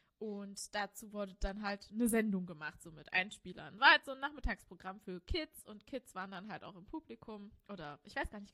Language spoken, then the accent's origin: German; Ilmenau, Thuringia, Germany; Ich bin ja in Ilmenau aufgewachsen. Das ist 50 Kilometer von Erfurt weg.